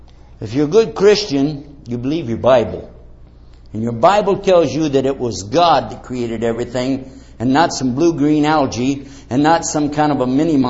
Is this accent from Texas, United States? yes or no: yes; Texas, United States; I'm from Texas. Don't pull that stuff on me.